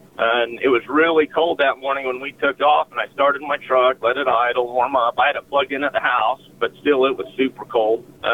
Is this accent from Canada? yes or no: no; Moab, Utah, United States; We live down there around Moab. I was born and raised in Moab.